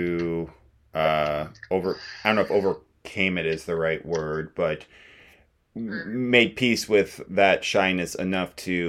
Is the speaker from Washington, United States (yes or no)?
yes; Washington, United States; especially growing up in Washington, was like first seeing